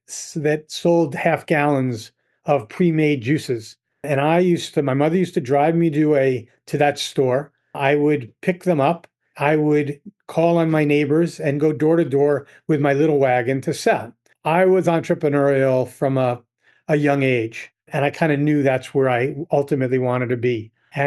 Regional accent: New York, United States; also born or lived in Midwest; I'm born and raised in New York, in the New York area. I went to school in the Midwest.

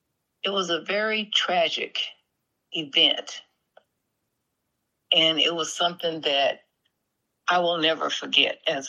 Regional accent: Houston, Texas, United States; I grew up in Houston. We called it Third Ward, Texas.

